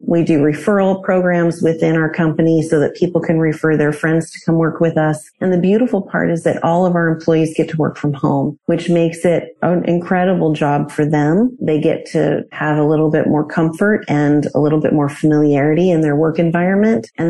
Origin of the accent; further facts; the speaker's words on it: Alaska, United States; now in Middleburg, United States; I grew up in Alaska.